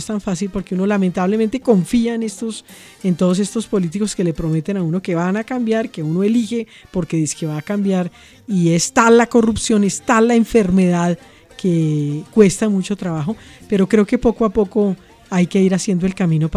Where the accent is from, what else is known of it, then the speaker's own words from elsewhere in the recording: Colombia; como los colombianos lo tuvimos que vivir